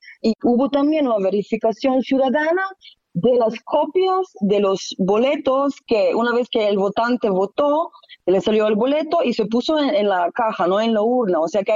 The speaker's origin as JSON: {"language": "Spanish", "country": "Slovenia", "second_language": "Spanish", "said": "debido a que en el viejo continente, ¿no?, yo soy de Eslovenia, todavía votamos de forma manual"}